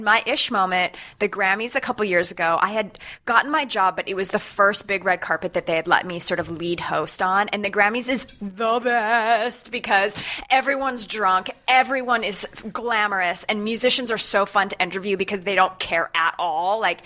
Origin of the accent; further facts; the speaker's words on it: Canada; now in United States; So it's like when I go home to my hometown in Canada, my mom looks at me and she goes, "Oh my God, are you eating?